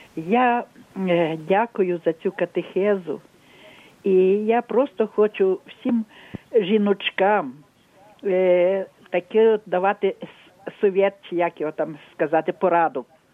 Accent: Zhytomyr Oblast, Ukraine; ну, я сама з Житомирщини, ну, зараз тут живемо.

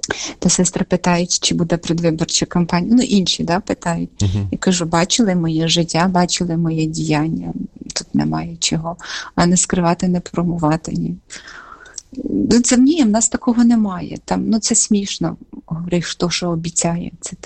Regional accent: Zhytomyr, Zhytomyr Oblast, Ukraine; Я сама з міста Житомира, і тут народилася, тут живу. Я з такої віруючої родини.

